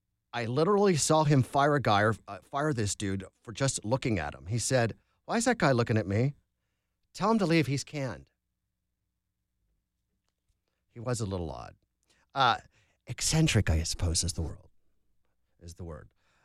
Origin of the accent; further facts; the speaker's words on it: San Antonio, Texas, United States; So this is great because I grew up in San Antonio